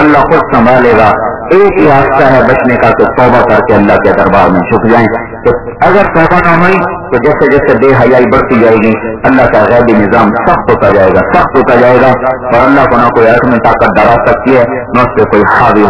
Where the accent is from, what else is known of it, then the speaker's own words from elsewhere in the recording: Khanewal, Punjab, Pakistan; خانوال میرا ضلع ہے